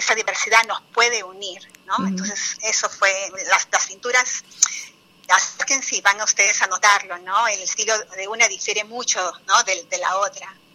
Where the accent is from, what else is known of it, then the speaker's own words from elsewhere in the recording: Lima, Peru; que soy de Lima, al igual que Sandra.